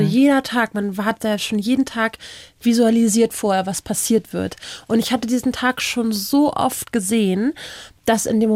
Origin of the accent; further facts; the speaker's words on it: Kiel, Schleswig-Holstein, Germany; Oh, also ich bin ja aus Kiel